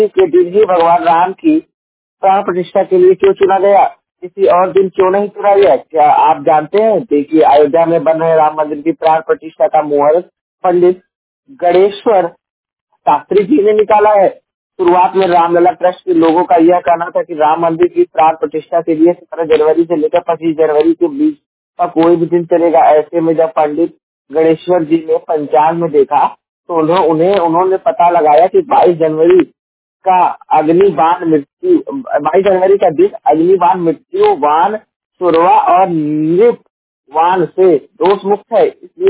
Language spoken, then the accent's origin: Hindi; Uttar Pradesh, India; मैं उत्तर प्रदेश के जौनपुर जिले का निवासी हूँ